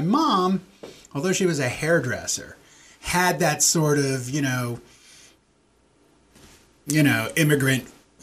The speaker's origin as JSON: {"language": "English", "region": "New York", "country": "United States", "tie": "born or raised there", "said": "Once you get out on Westchester, you're in upstate. So I was in Dutchess County."}